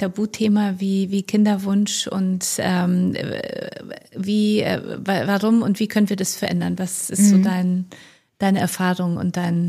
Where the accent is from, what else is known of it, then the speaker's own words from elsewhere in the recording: Poland; German is a second language; now in Germany; Ich wurde 38, ich komme aus Polen.